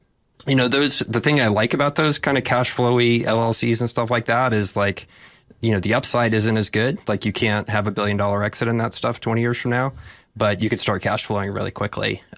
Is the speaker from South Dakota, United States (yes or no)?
no; Texas, United States; I'm from Texas and like, Like, I have a hard time, like, bragging